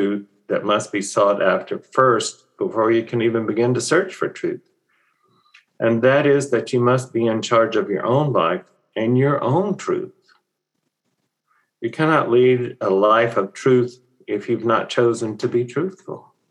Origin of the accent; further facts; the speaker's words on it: Memphis, Tennessee, United States; Growing up in Memphis, Tennessee, as a young kid, I attended the same school as someone who became much more famous than me.